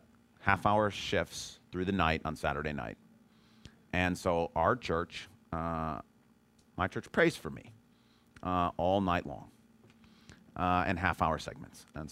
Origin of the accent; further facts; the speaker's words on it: Michigan, United States; I grew up in Calvinist country, okay? West Michigan